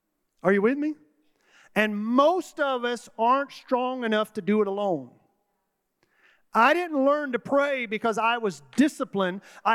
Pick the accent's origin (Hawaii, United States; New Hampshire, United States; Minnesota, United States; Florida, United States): Florida, United States; I'm from West Florida where we did things that used to happen 100 years ago.